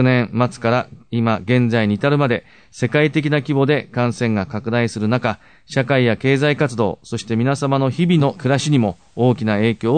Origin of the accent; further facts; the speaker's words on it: Utsunomiya, Tochigi, Japan; 私はこの生まれ育った宇都宮市を100年先も持続的に発展し